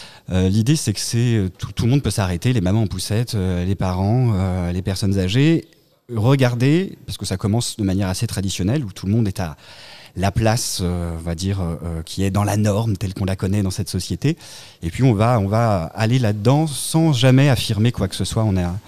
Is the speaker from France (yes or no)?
yes; Angers, Pays de la Loire, France; nous on vient d'Angers, on vient en voisin